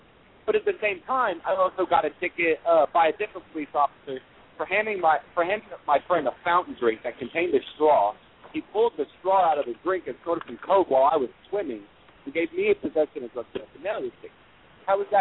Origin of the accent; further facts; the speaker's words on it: Texas, United States; All right. I'm from Texas. All right. I'm from Texas.